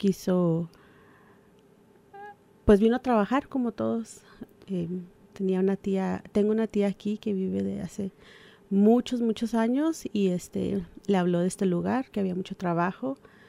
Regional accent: Mexicali, Baja California, Mexico; also born or lived in Los Angeles; No, allá tuve toda mi niñez.

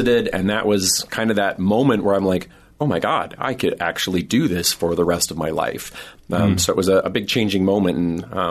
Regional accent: Alberta, Canada; I'm Canadian, little town in southern Alberta, and there were no zoos really close by.

